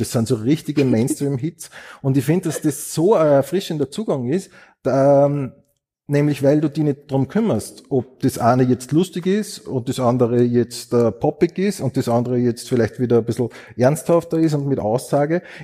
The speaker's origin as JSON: {"language": "German", "region": "Upper Austria", "country": "Austria", "said": "Ich bin aus Oberösterreich"}